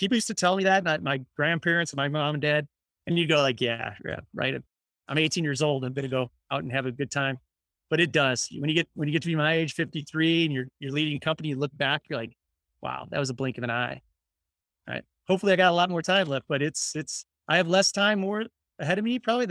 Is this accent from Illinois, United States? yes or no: yes; Chicago, Illinois, United States; So growing up in Chicago and in Southwest suburbs, you don't see a lot of beach.